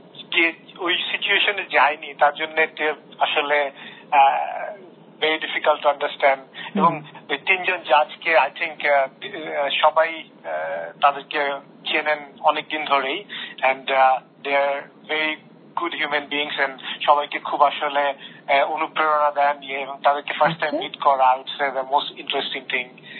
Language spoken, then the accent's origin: Bangla; Dhaka, Dhaka Division, Bangladesh; হ্যাঁ ওখানে আমাদের পৈতৃক বাড়ি ছিল, আমরা একটা কম্পাউন্ডের মধ্যে ওখানে সব আমরা একসাথে বেড়ে উঠেছি